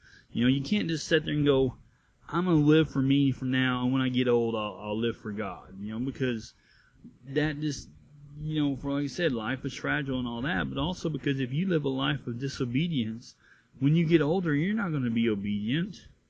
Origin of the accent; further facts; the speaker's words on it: the South, United States; Well, I'm going to tell you, I am from the South, so I guess my opinion will not necessarily be all that particularly surprising